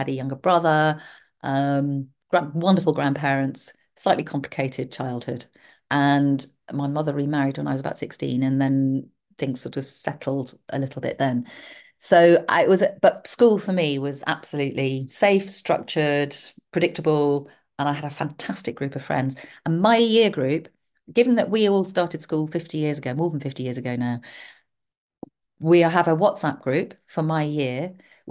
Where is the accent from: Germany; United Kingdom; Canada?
United Kingdom; Windsor, South East England; born there; I was born in Windsor in Berkshire because my grandparents at that point lived there, my mother's parents.